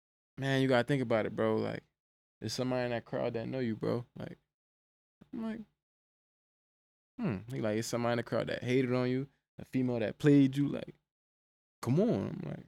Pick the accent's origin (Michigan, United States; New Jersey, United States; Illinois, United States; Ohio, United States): New Jersey, United States; Camden; I'm like, yo, bro, I'm from Jersey. Like, what part? I'm like, Camden.